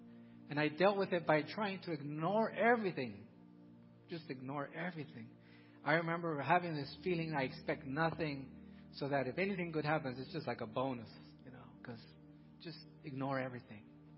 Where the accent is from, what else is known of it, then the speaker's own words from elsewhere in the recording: Donna, Texas, United States; I grew up here in Donna, 25th Street, close enough to East Donna, where the bad side of town, where there was a lot of drugs and violence in that area. But we were just outside of it. But we grew up there.